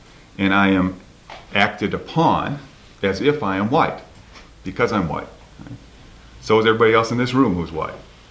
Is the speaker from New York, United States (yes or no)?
no; Chicago, Illinois, United States; both of those things we're dealing with all the time in my hometown of Chicago